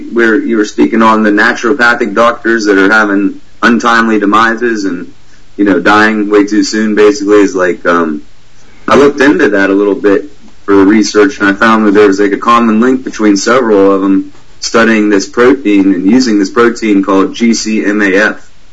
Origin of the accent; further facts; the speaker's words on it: Terrace, British Columbia, Canada; In Terrace, British Columbia, my hometown.